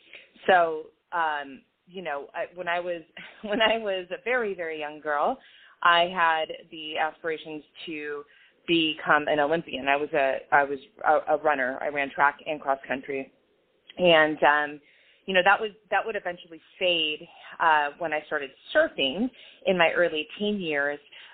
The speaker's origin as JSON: {"language": "English", "region": "California", "country": "United States", "tie": "born or raised there", "said": "Yeah, well, primarily California. I am one of five siblings, so older sister, three brothers, and important to reference them because our family life was, yeah, we moved around a bit. We started in Northern California, but at a very young age, moved down"}